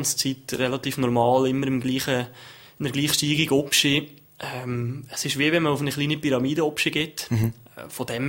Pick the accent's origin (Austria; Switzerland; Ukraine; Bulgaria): Switzerland; Valais; meine Wurzeln sind zu Wallis